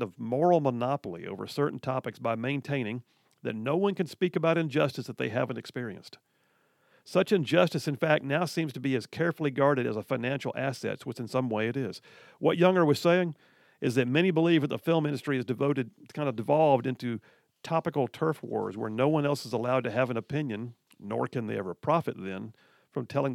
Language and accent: English; the South, United States; I'm a white heterosexual Christian dude. I'm an American. I'm a veteran. I'm a Southerner, a husband, father, a grandfather.